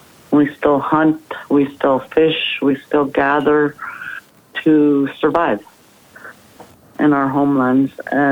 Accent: Arctic Village, Alaska, United States; I was raised in Bushrike Ol, Arctic Village, Alaska. It's northeast Alaska, and we're located right adjacent to the Arctic National Wildlife Refuge.

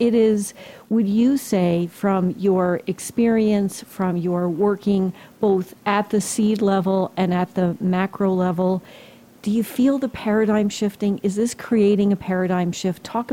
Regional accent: New Jersey, United States; I'm from Jersey, so I do too.

